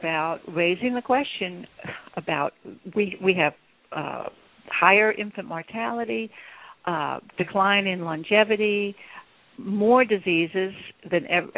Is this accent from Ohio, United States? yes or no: no; Baton Rouge, Louisiana, United States; We live in Cancer Alley here. I grew up in Baton Rouge, and that's like, it's just all these petrochemical plants.